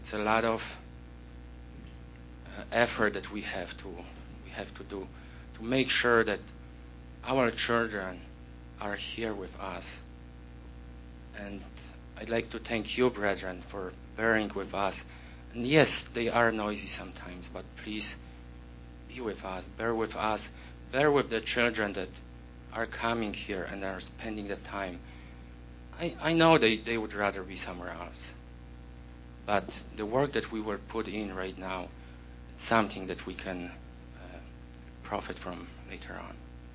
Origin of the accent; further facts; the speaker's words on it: Vancouver, British Columbia, Canada; from Vancouver, BC.